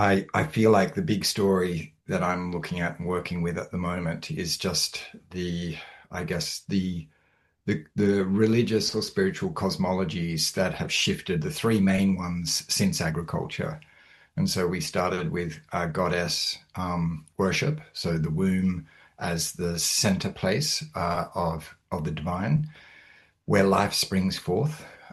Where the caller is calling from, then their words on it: Victoria, Australia; I'm calling in from Jarrah country. Yeah, just north of Melbourne.